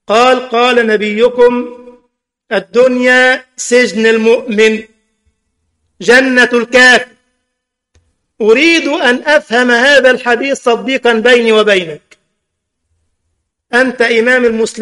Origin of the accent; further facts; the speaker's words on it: Egypt; وكان رئيس القضاء عندنا في مصر